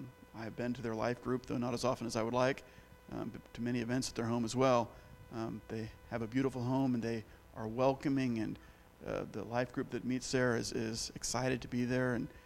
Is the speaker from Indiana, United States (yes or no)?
no; Houston, Texas, United States; I grew up in Houston. I've been a longtime member of the Church of Christ. My parents were in the church.